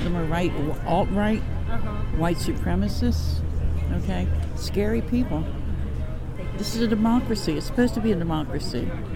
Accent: United States; It's very scary at my age because I'm an American and I've supported America.

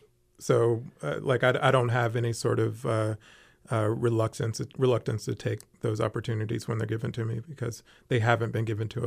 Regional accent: Charlotte, North Carolina, United States; now in Portland, United States; I grew up in Charlotte, North Carolina.

